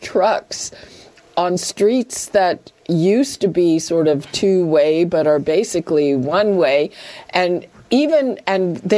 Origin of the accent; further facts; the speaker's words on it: Montreal, Quebec, Canada; also born or lived in Ottawa; Okay, I grew up in Montreal. I lived in Ottawa as well.